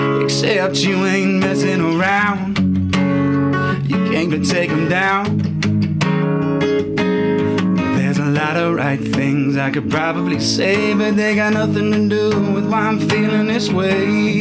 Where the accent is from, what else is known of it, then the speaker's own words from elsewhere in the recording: Houston, Texas, United States; So I was raised in Houston, Texas, so I listened to a lot of country growing up.